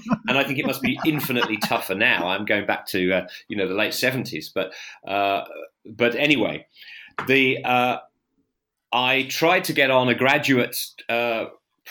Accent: East Midlands, United Kingdom; now in Norwich, United Kingdom; I born and raised in Lincolnshire, and went to school in Peterborough. There, but for the bulk of my life, I lived in Norwich in Norfolk.

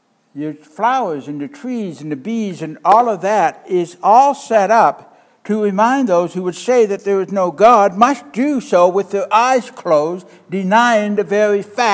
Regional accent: Nova Scotia, Canada; now in Rochester, United States; usually I'm up to see my family in Nova Scotia this time of year, but being a Canadian citizen, they can't deny me entrance, but that doesn't mean that I would get back home to Rochester.

